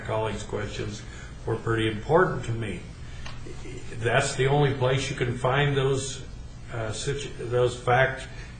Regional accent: Idaho, United States; I'm from Southeast Idaho, so I don't know exactly how to say

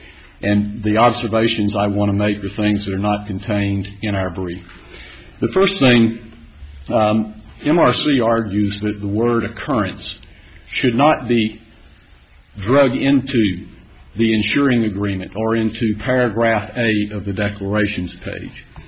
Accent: South Carolina, United States; I'm from South Carolina, where we elect our officials forever.

